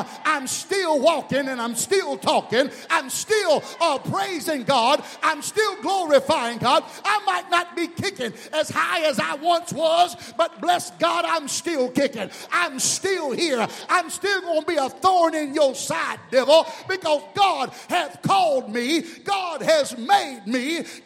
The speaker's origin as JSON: {"language": "English", "region": "Alabama", "country": "United States", "said": "And yes, my family tree did have branches, even though I am from Alabama."}